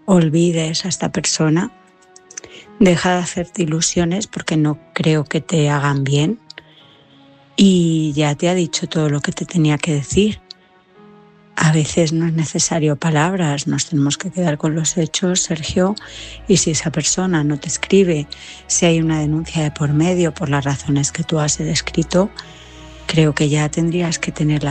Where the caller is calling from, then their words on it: Madrid, Community of Madrid, Spain; corresponsal de Madrid.